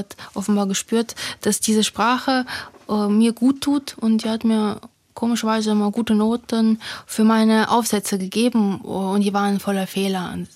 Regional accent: Ukraine; German is a second language; damit man mich als Ukrainerin einordnet.

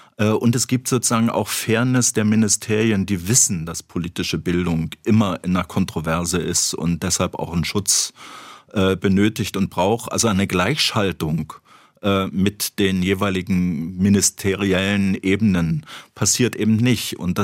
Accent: East Germany, Germany; dass ich als gebürtiger Ostdeutscher das Du gewohnt bin. Jeder hat sich geduzt im Osten

